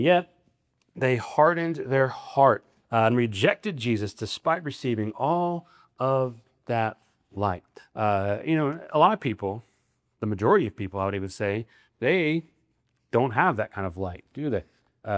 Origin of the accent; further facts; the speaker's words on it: Nebraska, United States; I grew up in Nebraska.